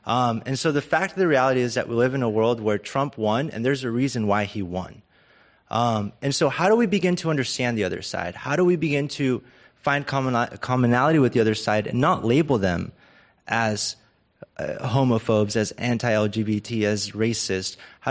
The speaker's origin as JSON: {"language": "English", "town": "Turlock", "region": "California", "country": "United States", "said": "I'm from California as well. I'm from Turlock, if any of you know where that is."}